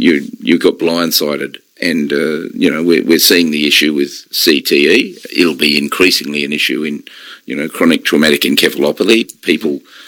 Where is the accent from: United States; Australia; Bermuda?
Australia; Perth, Western Australia; Was born in Perth. I grew up in Perth. It's a fantastic place.